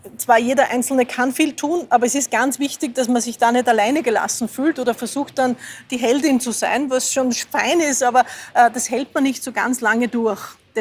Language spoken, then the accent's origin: German; Lower Austria, Austria; now in Vienna, Austria; ich fahre in Wien überall mit dem Fahrrad. Ich komme ursprünglich aus dem Waldviertel, dort wäre es ein bisschen schwerer. Ich bin in die Schule gegangen, die war 25 Kilometer entfernt